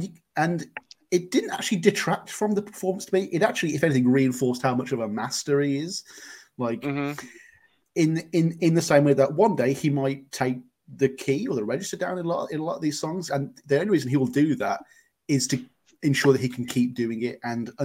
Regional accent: United Kingdom; As a Brit who spends 90% of his time trying to get people to listen

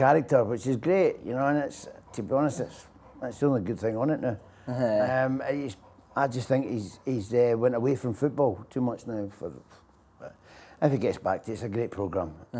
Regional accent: Milton, United Kingdom; I enjoyed growing up in Milton. There was no money. My parents didn't have any money, but, you know, I had a lot of love and it kept me right.

